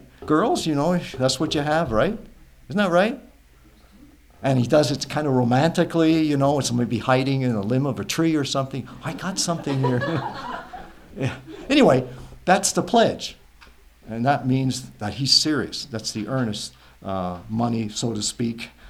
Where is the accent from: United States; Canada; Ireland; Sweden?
Canada; also born or lived in England; I was born in England, but my parents immigrated when I was a young boy to Canada. So I became a Canadian citizen, English citizen, then a Canadian citizen, grew up in Canada.